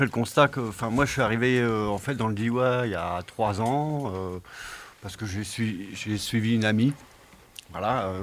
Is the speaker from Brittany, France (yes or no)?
yes; Brittany, France; Et parce que moi, je viens de Bretagne.